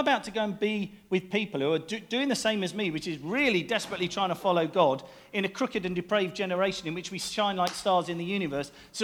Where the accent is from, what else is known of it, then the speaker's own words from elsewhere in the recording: United Kingdom; we don't cry out, we're British, we pray